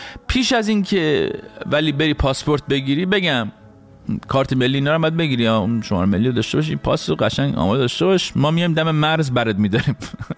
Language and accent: Persian; Iran; برای ما مردای ایرانی، برای ما مردایی که در جامعه مرد سالار بزرگ شدیم